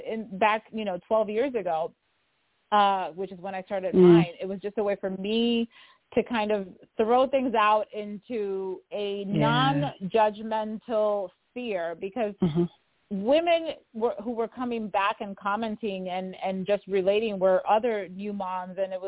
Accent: Dominican Republic; now in United States; When I moved from the Dominican Republic here to the East Coast, when I met my husband

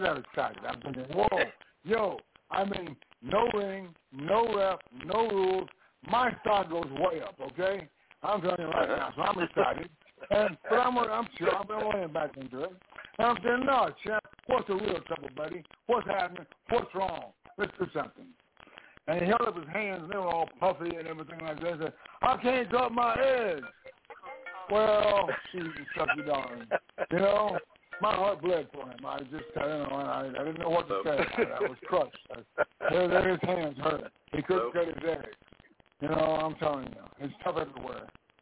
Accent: Texas, United States; I grew up in Texas. I mean, they all fight there.

